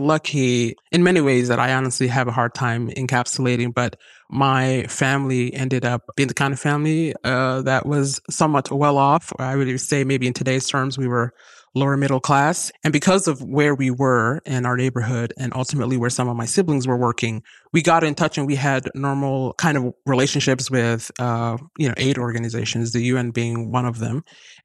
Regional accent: Hargeisa, Woqooyi Galbeed, Somalia; now in United States; I was born and raised in Hargeisa. And then, like everybody, we packed our bags during a number of difficult years, and I started our life in the U.S. So I am part of that early Somali community that came in the early 90s to the U.S.

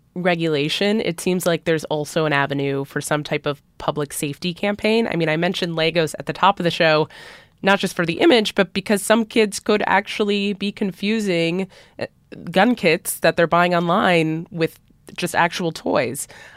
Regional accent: Florida, United States; I'm originally from Florida, and this seems like something that would probably be very popular in a state with more lax gun laws.

